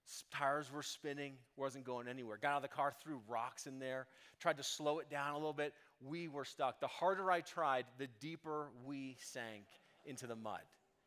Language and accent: English; Boulder, Colorado, United States; I grew up in Boulder, Colorado. I lived outside.